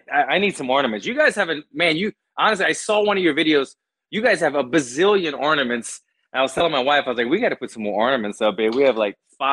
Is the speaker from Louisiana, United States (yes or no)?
yes; Lafayette, Louisiana, United States; For the people, the viewers or whatever that don't know, I'm from Lafayette, Louisiana.